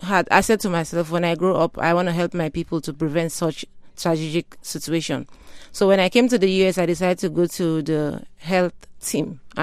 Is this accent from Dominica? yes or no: no; Sierra Leone; now in United States; growing up in Sierra Leone, I saw the desperate need. And I came to U.S.